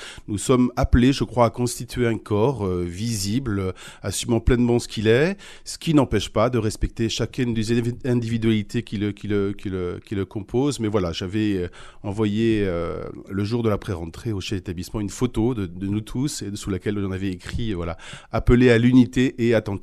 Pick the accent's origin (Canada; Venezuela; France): France; Laval, Pays de la Loire; j'ai du sang breton comme tout Mayennais qui se respecte. Oui, je suis né à Laval et j'ai grandi effectivement en Mayenne en courant dans ce joli département rural et dans le Bocage